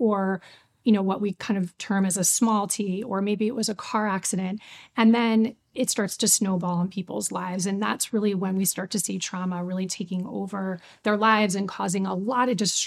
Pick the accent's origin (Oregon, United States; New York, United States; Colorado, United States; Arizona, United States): New York, United States; New York City; now in Los Angeles, United States; I've been in Los Angeles for 7 years. I'm originally from New York City, and I'm a mom of two teenagers and lots of dogs.